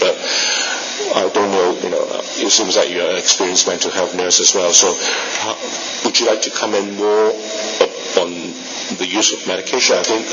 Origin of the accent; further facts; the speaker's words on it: Australia; I'm a psychiatrist from Australia working in an acute inpatient setting.